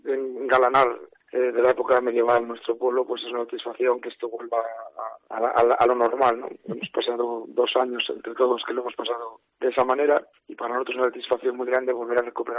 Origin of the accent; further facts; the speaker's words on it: Hospital de Órbigo, Castile and León, Spain; verla un día en la iglesia de mi pueblo de Hospital de Órbigo y seguro que algún día lo conseguiremos.